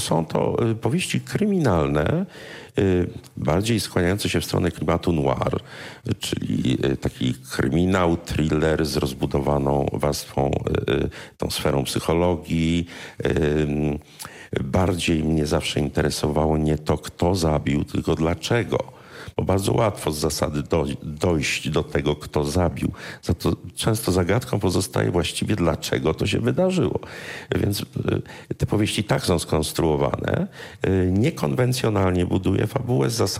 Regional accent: Bydgoszcz, Kuyavian-Pomeranian Voivodeship, Poland; A ponieważ ja jestem z Bydgoszczy, jestem bydgoszczaninem już w kolejnym pokoleniu, znam to miasto.

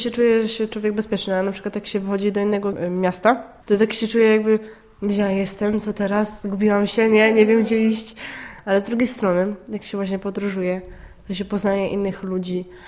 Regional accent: Bydgoszcz, Kuyavian-Pomeranian Voivodeship, Poland; urodziłam się w Bydgoszczy, a nawet w Bizielu.

